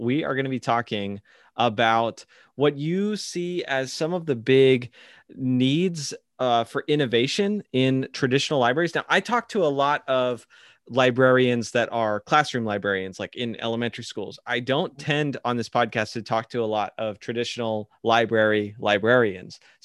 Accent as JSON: {"language": "English", "region": "Florida", "country": "United States", "tie": "born or raised there", "said": "That's here in my home state of Florida."}